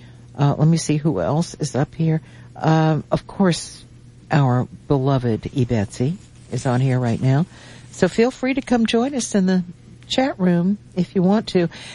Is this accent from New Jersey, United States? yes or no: no; Norfolk, Virginia, United States; I remember because I was raised pretty much in Norfolk, Virginia.